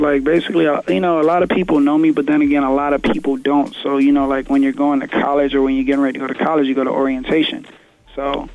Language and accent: English; Phoenix, Arizona, United States; if I had to go with a team, because I'm from Phoenix, I know they didn't make it, but, you know, I'm a diehard Phoenix Suns fan, so.